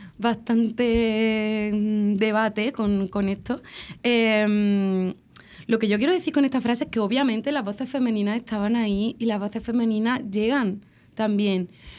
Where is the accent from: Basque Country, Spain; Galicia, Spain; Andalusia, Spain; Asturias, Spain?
Andalusia, Spain; me siento muy de allí y no hay nada que me guste más en el mundo que mi pueblo